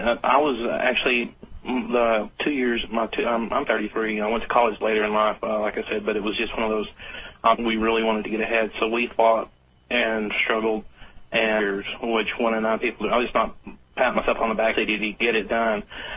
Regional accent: Texas, United States; now in Oklahoma, United States; I'm originally from Texas, but Oklahoma's been home for the past I don't know 18 years.

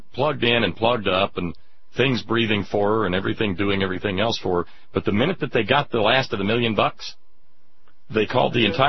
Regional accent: Alabama, United States; we had a little nuclear reactor near where I grew up in Alabama called Brown's Ferry.

